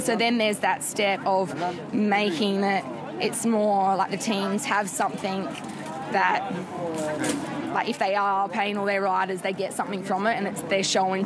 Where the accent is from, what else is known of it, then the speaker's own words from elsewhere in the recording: South Australia, Australia; now in Girona, Spain; I grew up in South Australia